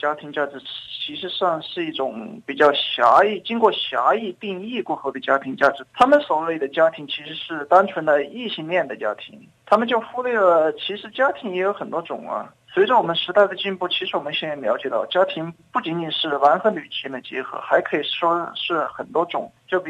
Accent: China; 我是中国大陆过来的

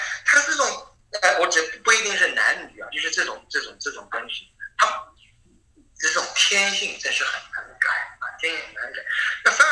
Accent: Shanghai, China; 我们上海人就是，这其实我心想，我小时候为什么要这样子呢？

